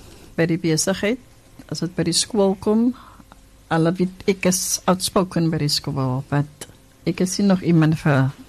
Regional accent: Cape Town, Western Cape, South Africa; moved away as an adult; ek is van die Kaap, maar ek is vanaf 22 hier

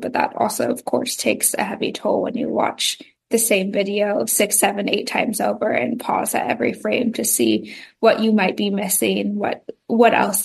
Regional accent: Singapore; also born or lived in United States; now in Jaffa, Israel; So I am a Singaporean American living in, well, technically I live in Yafa, which is a seaside kind of ancient port city close to Tel Aviv.

